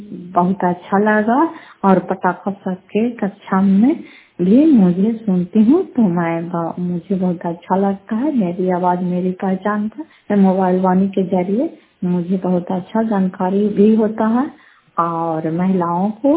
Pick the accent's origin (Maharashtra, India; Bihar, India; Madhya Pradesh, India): Bihar, India; Makrauta; घर फते पंचायत मकलौता जिला नालंदा क्रापत ब्लॉक के निवासी हूँ